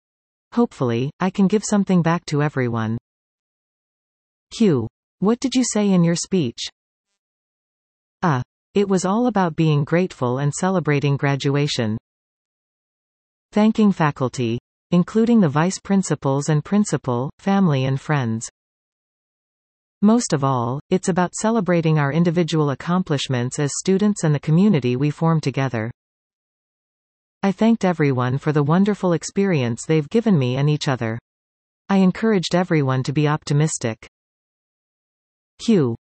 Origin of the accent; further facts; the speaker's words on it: Creemore, Ontario, Canada; I grew up in Creemore. I came to Collingwood for high school, but I went to Nottawasaga Public School for elementary.